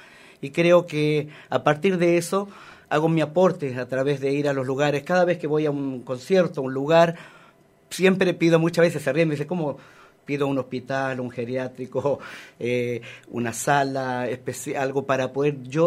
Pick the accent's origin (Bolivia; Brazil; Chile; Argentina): Chile; Santiago, Santiago Metropolitan Region; Tenía 12 años, 13 años en Santiago. Nací en Santiago y vivía cerca del Estadio Nacional.